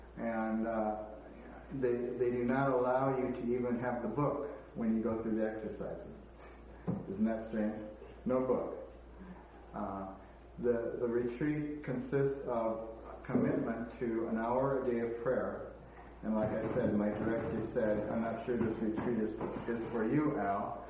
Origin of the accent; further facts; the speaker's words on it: Wisconsin, United States; I come from the Midwest, Wisconsin.